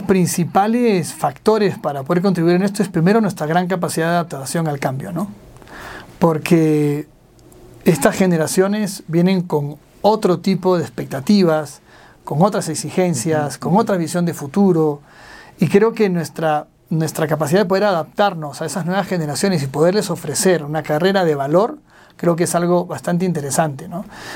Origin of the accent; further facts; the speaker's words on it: Peru; now in Ecuador; yo soy extranjero, yo no soy de aquí, soy peruano.